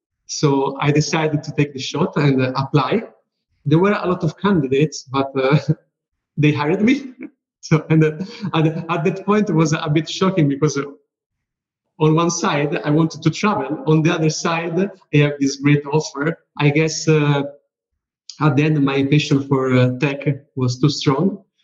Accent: Italy; I am from Italy

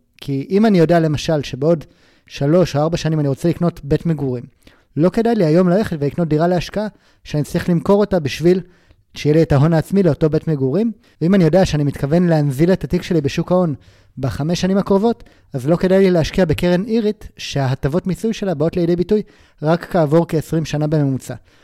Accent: Southern District, Israel; ואני גדלתי ליד עזה

